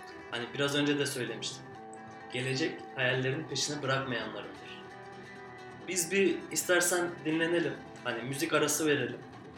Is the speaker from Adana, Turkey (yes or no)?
yes; Adana, Turkey; ben Adanalıyım